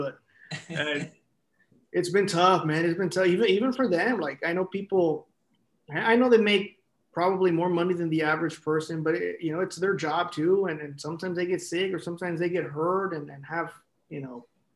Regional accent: Texas, United States; well, I'm from the Rio Grande Valley. You know, I was born in the 90s.

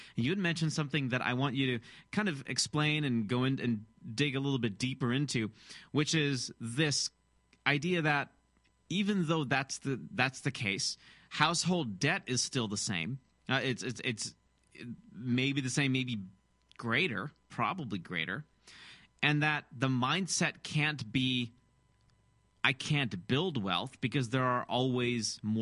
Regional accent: Michigan, United States; Even though I'm from the Midwest, I'm from the state of Michigan.

